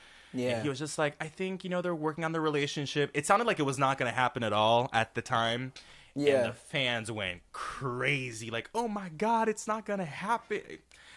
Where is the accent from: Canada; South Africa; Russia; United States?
Canada; because I'm Canadian, right? So hockey is the thing here.